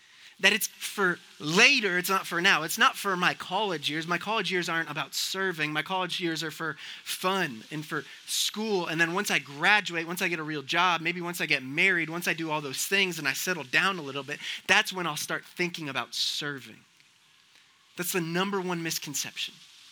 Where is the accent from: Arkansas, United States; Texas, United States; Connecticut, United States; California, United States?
Connecticut, United States; I'm from Connecticut. We don't have Chick-fil-A.